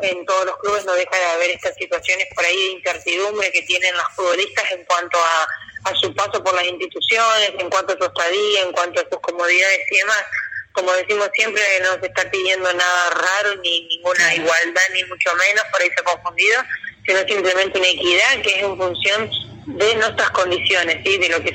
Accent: Santa Fe, Argentina; Incluso yo, por ejemplo, en particular, soy de Santa Fe Capital

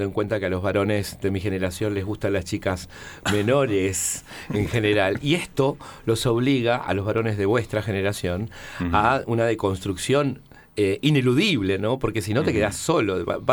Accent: Patagonia, Argentina; soy negro, soy patagónico

